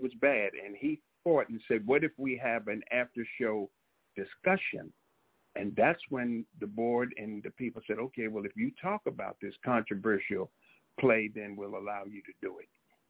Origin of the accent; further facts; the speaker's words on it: Yonkers, New York, United States; born there; Yes, I was born in Yonkers, New York, which is, you know, right up the way. Yonkers, New York, a very unique place, in a housing project called the Schlobaum Housing Project, which is kind of infamous in its own way.